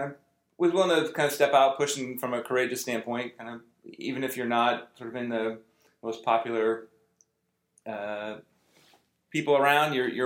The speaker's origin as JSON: {"language": "English", "region": "Connecticut", "country": "United States", "tie": "born or raised there", "lives_now": "San Carlos, United States", "said": "Sure, so I grew up in Connecticut and in a town that was similar in terms of, I would say, culture of San Carlos, much about half the size"}